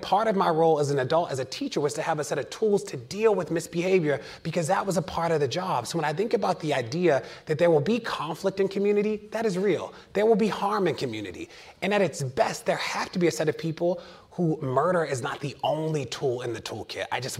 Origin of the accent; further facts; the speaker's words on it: Baltimore, Maryland, United States; I'm from Baltimore, live in Baltimore, don't dislike the chief